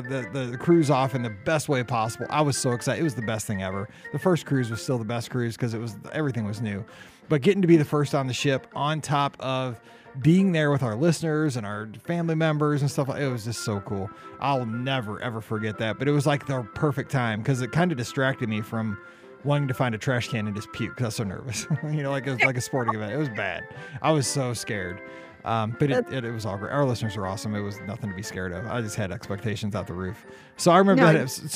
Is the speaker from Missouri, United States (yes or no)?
yes; St. Louis, Missouri, United States; Yeah, we're from St. Louis.